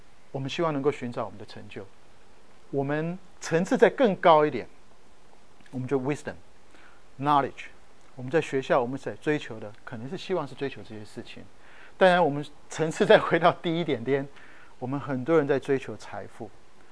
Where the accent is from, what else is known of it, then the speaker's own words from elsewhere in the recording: Taiwan; now in United States; 我们从小在台湾有玩什么大富翁，来到美国这个叫做什么 Monopoly